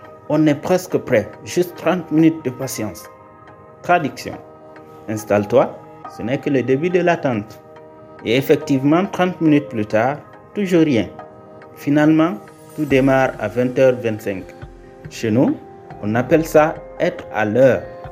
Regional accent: Guinea; Je suis guinéen et s'il y a un domaine où mes compatriotes excellent, c'est bien dans l'art du retard.

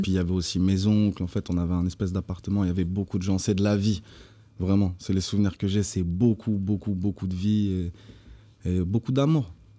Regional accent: Paris, Île-de-France, France; Mon enfance à Paris, ouais. C'est vraiment la première partie de ma vie.

